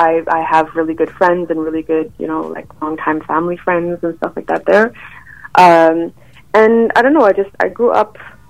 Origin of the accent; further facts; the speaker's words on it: Vancouver, British Columbia, Canada; born there; I was born in Vancouver, and then my dad is from South Africa. My mom is British and Scottish